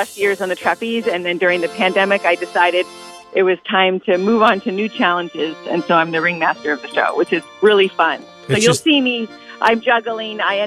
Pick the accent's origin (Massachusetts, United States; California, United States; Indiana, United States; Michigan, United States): California, United States; San Francisco; we're from San Francisco, so we'll be in our normal climate.